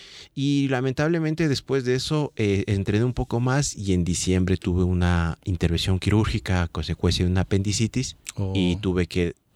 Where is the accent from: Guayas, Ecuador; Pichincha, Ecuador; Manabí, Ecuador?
Pichincha, Ecuador; Quito; Oriundo de Quito. Mi cédula al menos dice eso.